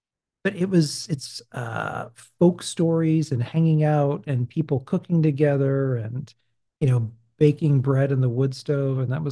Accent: Massachusetts, United States; So, born in Massachusetts. I grew up on the North Shore, north of Boston.

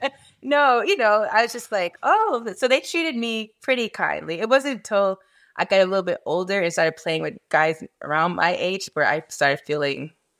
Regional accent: Miami, Florida, United States; now in Atlanta, United States; No, I'm from Miami, Florida.

